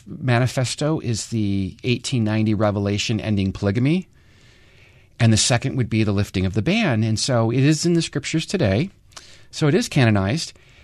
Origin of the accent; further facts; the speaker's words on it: Maine, United States; And I grew up in Maine in the 1980s and I'm in high school